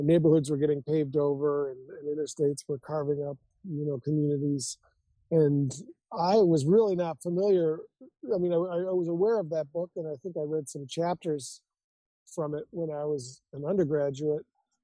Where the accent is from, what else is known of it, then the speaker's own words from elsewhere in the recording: Green Bay, Wisconsin, United States; I grew up in Green Bay. And, I really got that vibe when I left Wisconsin for Michigan